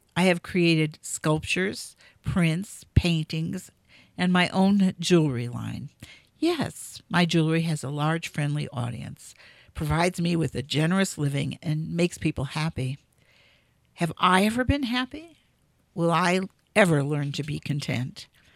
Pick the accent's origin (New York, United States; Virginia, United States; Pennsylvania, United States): New York, United States; Manhattan; also born or lived in Chicago, United States; I was born in Chicago, and I was brought up in Manhattan.